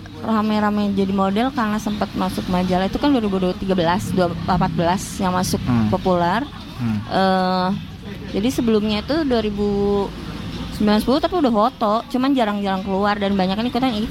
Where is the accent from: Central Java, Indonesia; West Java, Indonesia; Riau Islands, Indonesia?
West Java, Indonesia; Bandung; moved away as an adult; now in Jakarta, Indonesia; Asli Bandung, lahir di Bandung, sekolah di Bandung, gitu. Tapi sudah selesai sekolah, pindah ke Jakarta.